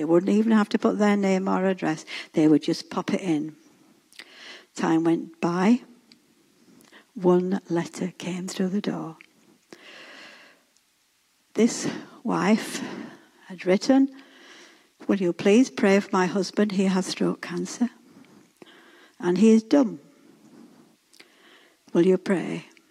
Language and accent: English; Yorkshire and the Humber, United Kingdom; Because we're from Yorkshire, we like to be honest.